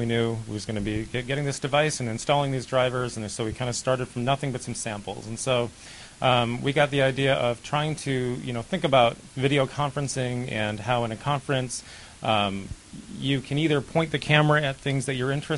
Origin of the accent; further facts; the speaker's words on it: Corvallis, Oregon, United States; All right … I'm from Corvallis, Oregon.